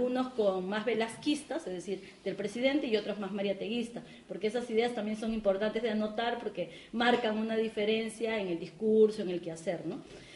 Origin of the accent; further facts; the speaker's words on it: Peru; en mi país, en el caso del Perú